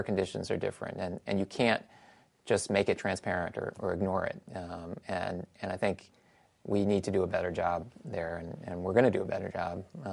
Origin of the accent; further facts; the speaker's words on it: New Jersey, United States; now in Seattle, United States; Not my home in Seattle, but my home in New Jersey, where I grew up in New Jersey.